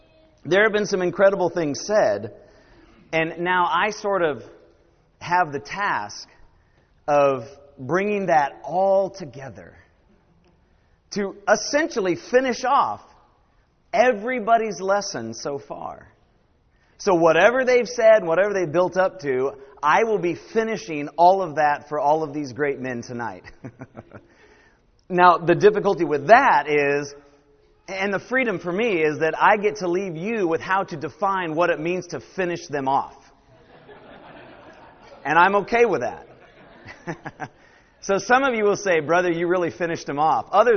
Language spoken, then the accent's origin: English; California, United States; I am from Northern California.